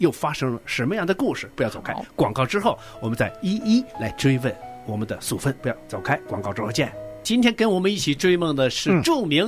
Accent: Northeast China, China; 我们东北人说您是哪儿的人呢？

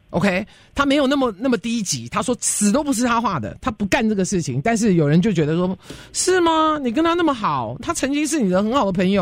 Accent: China; 我们中国人讲一句话是叫什么，上梁不正下梁歪之类等等的

